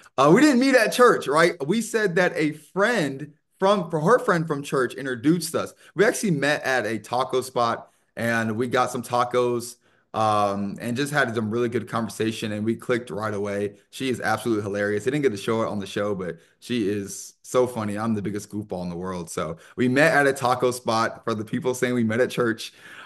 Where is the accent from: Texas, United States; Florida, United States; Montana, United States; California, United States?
Florida, United States; Sarasota; Born and raised in Sarasota, Florida. Obviously adopted at the age of 4.